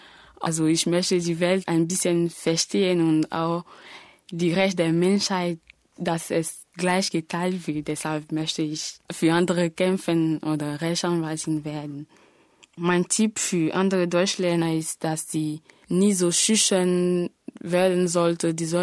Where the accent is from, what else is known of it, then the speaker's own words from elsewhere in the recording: Abidjan, Côte d’Ivoire; German is a second language; Ich komme aus der Elfenbeinküste in Hauptstadt Abidjan. Und ich bin 6. Dezember 1992 geboren.